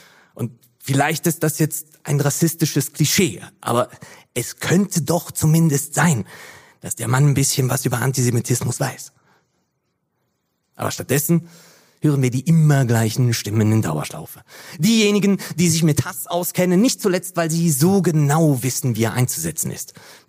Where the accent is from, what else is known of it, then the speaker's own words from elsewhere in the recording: St. Gallen, Switzerland; Ich komme aus St. Gallen, ja.